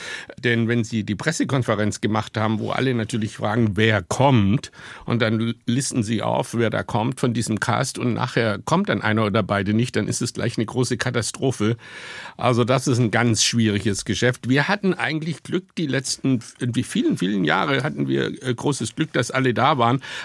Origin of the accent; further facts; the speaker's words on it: Southern Germany, Germany; Also einmal komme ich aus Süddeutschland und Essen spielt nun bei uns mal eine große Rolle, wie Sie wissen.